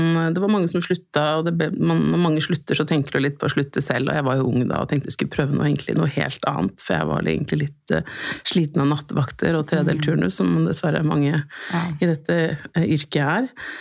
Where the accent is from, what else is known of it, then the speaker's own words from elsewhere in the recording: Oslo, Norway; er født og oppvokst her i Oslo. Jeg har blitt 43 år